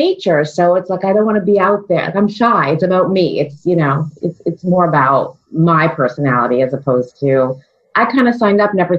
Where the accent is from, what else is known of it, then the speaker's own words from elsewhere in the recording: Canada; And I'm Canadian.